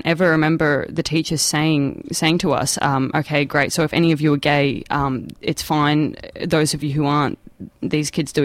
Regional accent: Melbourne, Victoria, Australia; I grew up in Melbourne, so very close to where we all are right now.

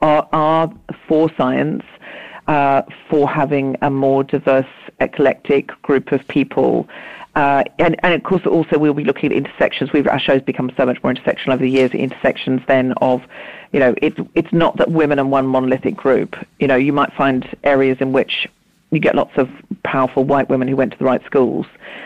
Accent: Australia; because I was raised in Australia

